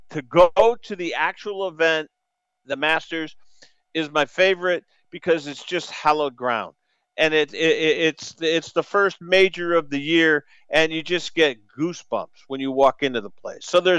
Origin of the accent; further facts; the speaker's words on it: Northeast, United States; I come from the Northeast down here.